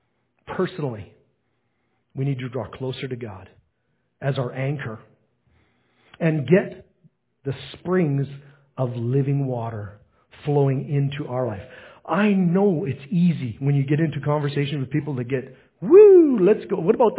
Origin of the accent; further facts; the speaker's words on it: Canada; because I was from Canada and going to the States, I didn't have any water with me.